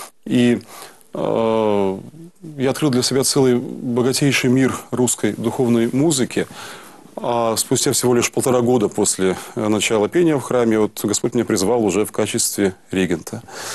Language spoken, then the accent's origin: Russian; Perm, Perm Krai, Russia; Это было еще у меня на родине, в городе Перми. Я тогда был студентом Пермского музыкального, тогда еще училища, ныне колледжа.